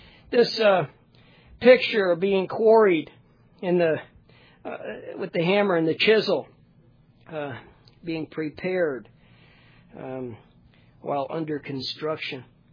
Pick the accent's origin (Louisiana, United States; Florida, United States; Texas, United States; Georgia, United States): Florida, United States; I grew up in Florida, and we had this sports complex.